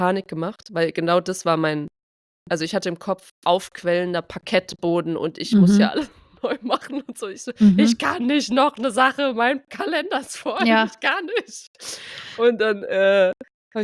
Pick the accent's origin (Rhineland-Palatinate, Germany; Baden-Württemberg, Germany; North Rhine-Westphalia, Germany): Rhineland-Palatinate, Germany; Trier; Kein Wunder, dass bei uns zu Hause in Trier Hochwasser war.